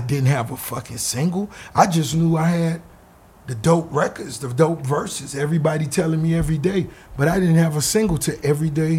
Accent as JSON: {"language": "English", "region": "the South", "country": "United States", "said": "I was from the South."}